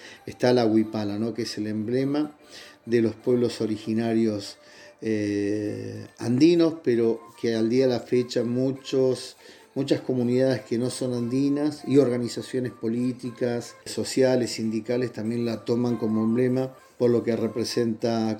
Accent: Jujuy, Argentina; now in Ushuaia, Argentina; soy un colla de la provincia de Jujuy con una residencia aquí en Ushuaia de más de 25 años.

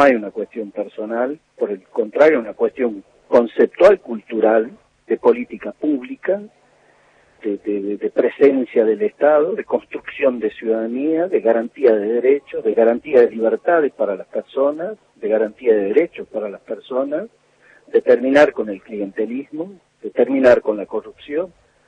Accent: Argentina

